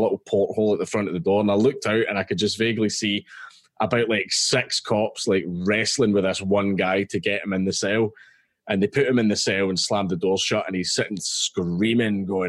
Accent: Scotland, United Kingdom; I'm Scottish.

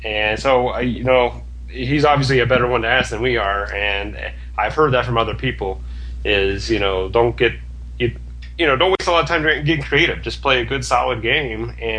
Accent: Columbus, Ohio, United States; Columbus, my hometown, in November.

